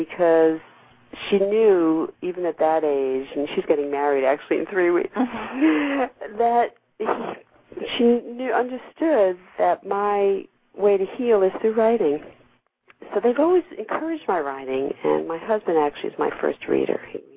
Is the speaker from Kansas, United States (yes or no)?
no; New York, United States; because I'm originally a New Yorker.